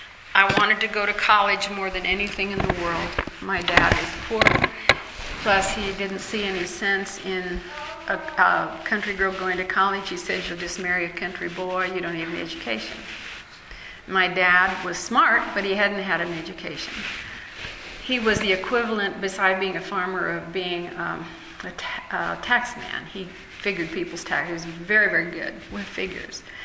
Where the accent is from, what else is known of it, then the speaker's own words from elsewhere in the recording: Ireland; So I was not really shy, shall we say, being Irish and all.